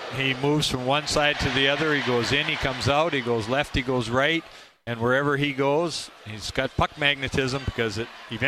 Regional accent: Wisconsin, United States; Even though I'm from Wisconsin, I stroked you guys pretty good last night.

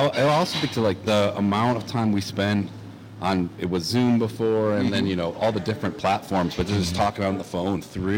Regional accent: Detroit, Michigan, United States; And so, you know, I'm originally from Detroit and Tim's originally from Pittsburgh.

